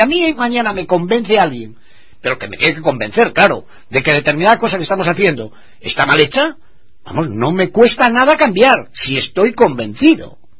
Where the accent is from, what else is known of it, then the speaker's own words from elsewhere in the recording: Cantabria, Spain; Yo como ciudadano siempre me gustó que los que teóricamente eran famosos de Cantabria hablasen de mi tierra.